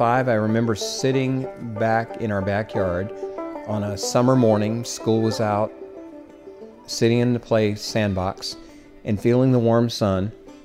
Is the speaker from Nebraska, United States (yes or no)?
yes; Omaha, Nebraska, United States; I was raised in Omaha, Nebraska. It was 1959. Life was the 50s.